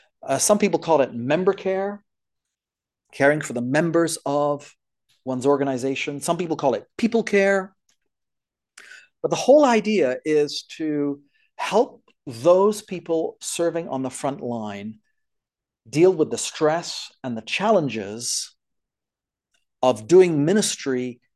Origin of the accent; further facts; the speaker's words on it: France; also born or lived in Canada; So, because I grew up in France. So I speak French fluently like a Frenchman.